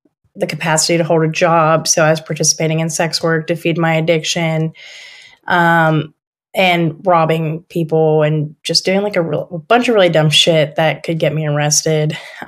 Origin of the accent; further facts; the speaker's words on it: Hagerstown, Maryland, United States; also born or lived in Morgantown; I grew up in Hagerstown, Maryland. I had to move to Morgantown.